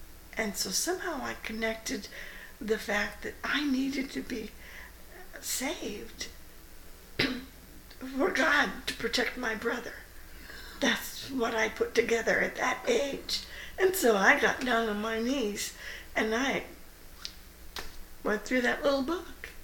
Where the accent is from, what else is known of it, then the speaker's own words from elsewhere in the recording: Findlay, Ohio, United States; Oh, I grew up in Findlay